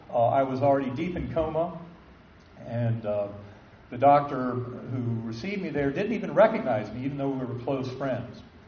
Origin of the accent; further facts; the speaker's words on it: North Carolina, United States; it's not exactly what I might have been taught in my Methodist church growing up in North Carolina.